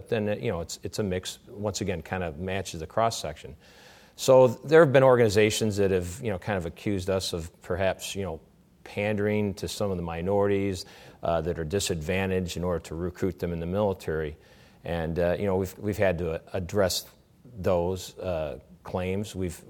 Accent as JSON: {"language": "English", "town": "Rockford", "region": "Illinois", "country": "United States", "tie": "born or raised there", "said": "I grew up in Rockford, Illinois, about an hour northwest of here."}